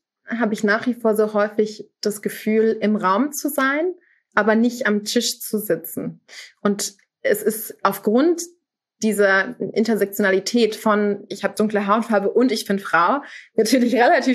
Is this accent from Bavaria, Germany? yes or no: yes; Munich, Bavaria, Germany; ich bin auch in Neuperlach in München groß geworden. Ich identifiziere mich absolut mit dem ganz klassischen Ausländer in Deutschland. Mein Vater war nigerianischer Immigrant, der hier vor vielen Jahrzehnten nach Deutschland kam.